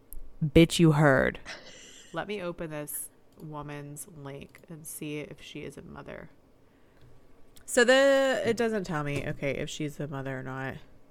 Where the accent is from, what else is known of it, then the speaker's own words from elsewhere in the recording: the South, United States; I have a porch. We're from the South. It's a porch.